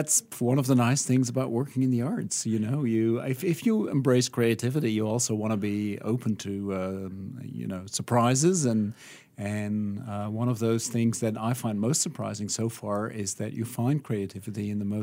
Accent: Belgium; moved away as an adult; I hail from Belgium.

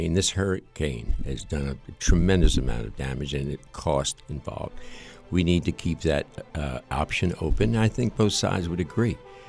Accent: New York, United States; When I grew up in New York in a public school

